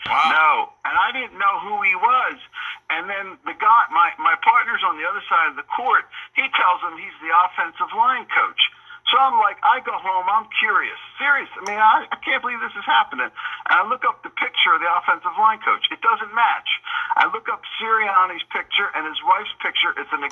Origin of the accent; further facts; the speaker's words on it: New York, United States; I'm wearing a Yankees t-shirt and a New York Giants hat, and I'm from New York